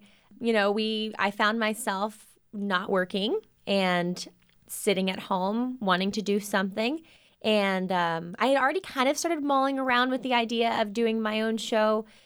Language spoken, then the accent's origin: English; Waco, Texas, United States; Yes, I was born right in Providence Hospital. I'm actually, I think, the fourth generation of a Wacoan. So we've been around for forever.